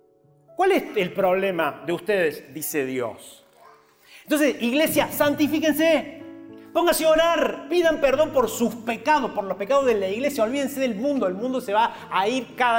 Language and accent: Spanish; Argentina; born there; Me hizo nacer en Argentina